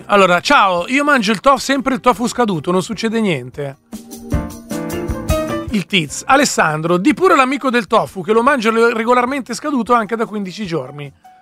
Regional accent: Milan, Lombardy, Italy; Io sono della Barona e sto diffondendo il verbo.

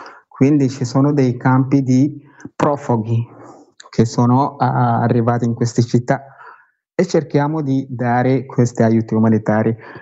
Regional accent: Sudan; moved away; Io non posso andare proprio in Sudan perché sono un rifugiato, non riesco a tornare nel mio paese

